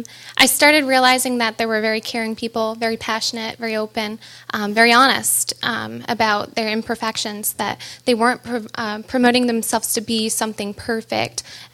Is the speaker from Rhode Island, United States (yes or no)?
yes; Pawtucket, Rhode Island, United States; born there; I was born in Pawtucket, Rhode Island, to a really great family